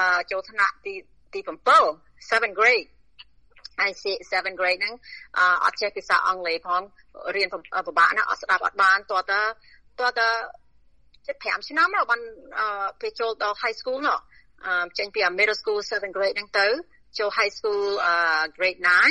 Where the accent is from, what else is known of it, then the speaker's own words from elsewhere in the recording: Kien Svay, Kandal, Cambodia; born there; ខ្ញុំកើតនៅគៀនស្បាយខេត្តកណ្ដាលនៅជាប់អំពេញហ្នឹងដល់ពេលខ្មែររុចអពោចូលឆ្នាំ75ហ្នឹងខ្ញុំទៅអាយុ5ឆ្នាំហើយ